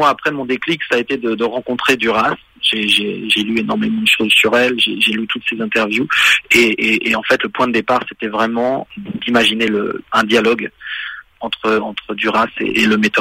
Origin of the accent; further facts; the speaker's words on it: Villefontaine, Auvergne-Rhône-Alpes, France; moved away as an adult; now in Paris, France; En 2000, donc vous voyez, je suis parti de Villefontaine pour faire, disons, mon histoire professionnelle à Paris.